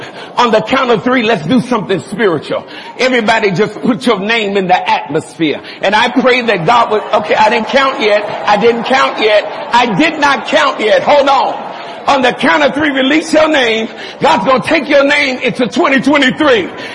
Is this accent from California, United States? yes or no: no; Chicago, Illinois, United States; So, I'm from Chicago. I'm from the hood. I'm from poverty.